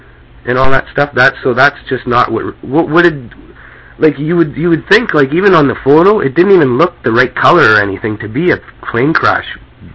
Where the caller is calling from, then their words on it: Canada; I'm calling from Canada.